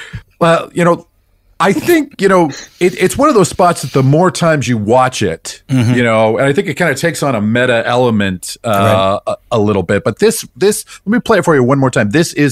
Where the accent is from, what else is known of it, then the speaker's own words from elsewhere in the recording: Delaware, United States; accent: American; Does it sound typically American to you?